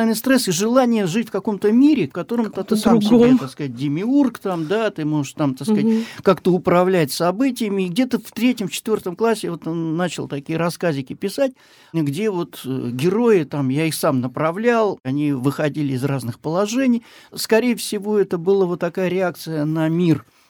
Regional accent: Saint Petersburg, Russia; я родом с Охты, да, Среднеохтинский проспект, Малоохтинский проспект, проспект Металлистов. Ну вот это моя, так сказать, малая родина. И я появился в период бэби-бума, 60-е годы

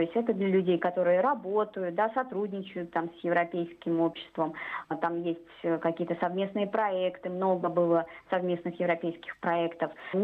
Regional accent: Kaliningrad, Kaliningrad Oblast, Russia; Несмотря на то, что я родилась и выросла в Калининграде, не так много где была в России

